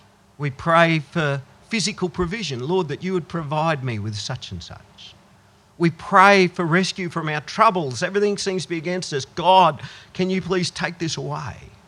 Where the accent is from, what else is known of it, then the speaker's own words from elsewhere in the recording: Goondiwindi, Queensland, Australia; I grew up in Gundawindi. We lived in Dalby. Now we live out here. None of those places even have a hill.